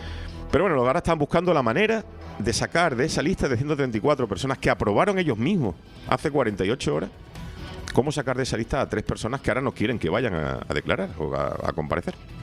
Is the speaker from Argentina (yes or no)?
no; Spain; a mí ya como ciudadano español me da vergüenza